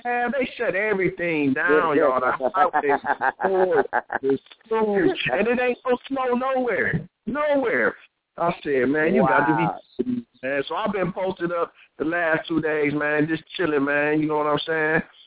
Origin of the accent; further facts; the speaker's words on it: Cleveland, Ohio, United States; It's crazy, though, because, you know, I'm from Cleveland, man